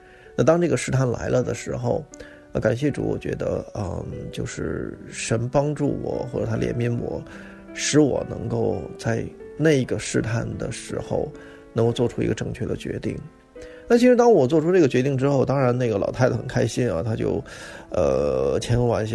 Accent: Beijing, China; 用我们北京人话说，

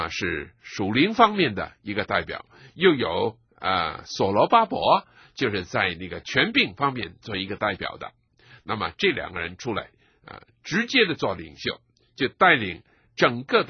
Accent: China

